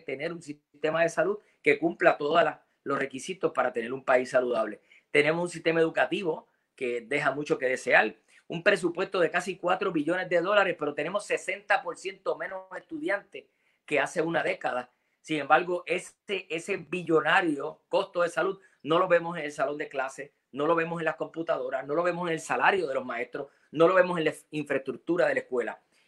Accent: Caguas, Puerto Rico; una aspiración que tengo como popular, como cagüeño, como puertorriqueño.

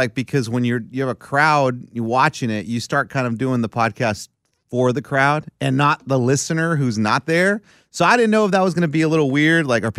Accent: Wyoming, United States; I'm from Wyoming.

